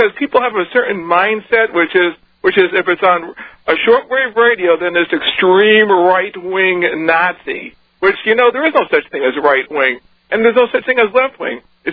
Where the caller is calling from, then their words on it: Chelsea, Massachusetts, United States; Oh, I'm calling from Chelsea, Massachusetts.